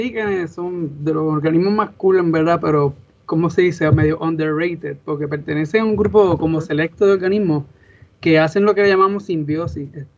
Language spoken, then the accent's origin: Spanish; Puerto Rico; Me crié en lo que doy en la tierra de Tito Trinidad, en Cocay Alto, Puerto Rico.